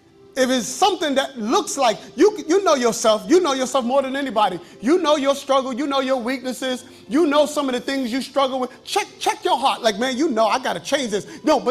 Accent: New York, United States; But what happens is, let me tell you, I'm from New York, right? And I don't know what happens here.

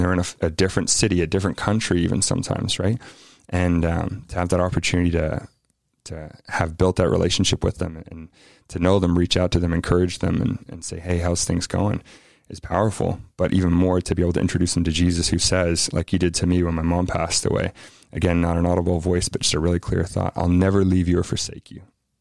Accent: New Zealand; I'm from New Zealand originally, born and raised, and had always dreamed of getting back.

